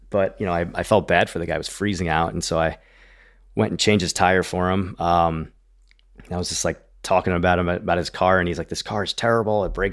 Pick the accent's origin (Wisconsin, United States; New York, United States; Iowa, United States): New York, United States; Long Island; that's just what you did growing up in Long Island in New York. That's a very much part of the culture up there.